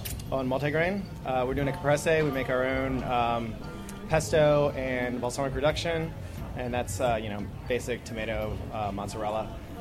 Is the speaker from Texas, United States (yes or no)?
no; Washington, District of Columbia, United States; From Washington, D.C.